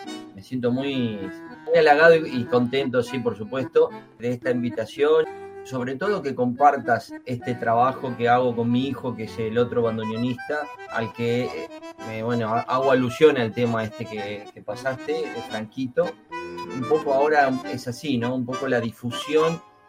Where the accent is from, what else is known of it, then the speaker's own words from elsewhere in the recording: Rosario, Santa Fe, Argentina; also born or lived in Salta; yo nací en Salta, por supuesto, y me crié hasta los 5 años ahí, y después me llevaron a vivir a Rosario. Prácticamente me siento salteño porque tengo el documento que dice Salta